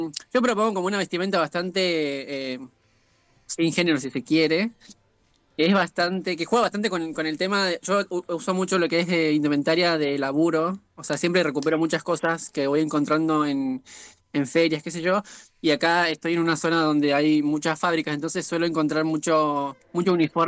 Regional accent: General Alvear, Mendoza, Argentina; now in Buenos Aires, Argentina; Del sur de Mendoza, General Alvear se llama.

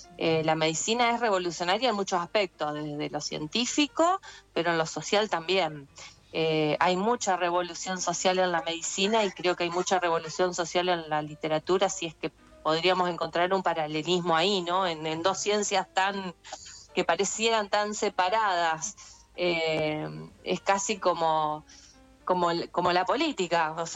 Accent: Recreo, Santa Fe, Argentina; now in Rosario, Argentina; estoy un poquito en Rosario y un poquito en Funes, y un poquito también en Recreo, que es mi pueblo de origen

